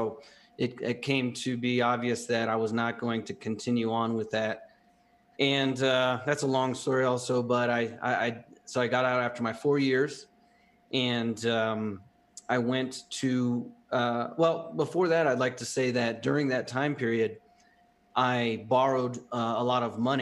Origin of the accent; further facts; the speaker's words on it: East Coast, United States; also born or lived in San Diego / Virginia / North Carolina; I was born in San Diego, but very quickly I moved to the East Coast. I was raised on the East Coast between Virginia and North Carolina.